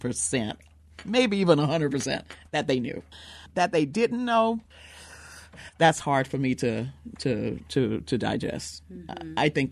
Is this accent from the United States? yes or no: yes; Louisiana, United States; I'm from Louisiana. We did not celebrate Juneteenth.